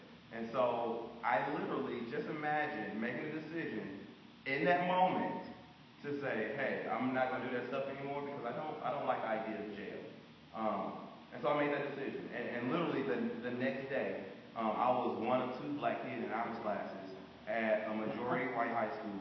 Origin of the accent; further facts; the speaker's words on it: East St. Louis, Illinois, United States; So I grew up in East St. Louis. This is a post-industrialized community, and so not a lot of jobs, not a lot of opportunity necessarily